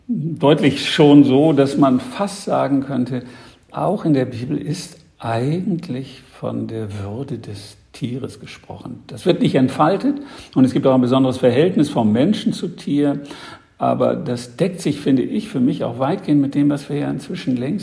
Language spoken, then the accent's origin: German; Northern Germany, Germany; Für mich selbst als Norddeutscher gehört unbedingt dazu auch der Sturm